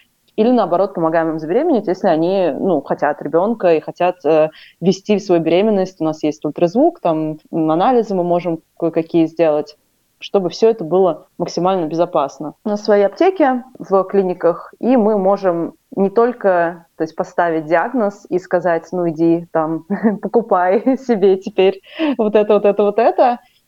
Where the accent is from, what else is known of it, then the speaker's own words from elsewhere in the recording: Ufa, Bashkortostan, Russia; Это были я и Карина Башарова, мы обе из Уфы.